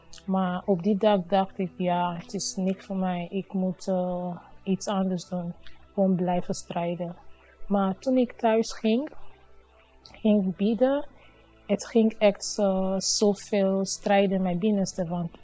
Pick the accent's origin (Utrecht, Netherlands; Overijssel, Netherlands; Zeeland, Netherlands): Utrecht, Netherlands; ik ben van Utrecht.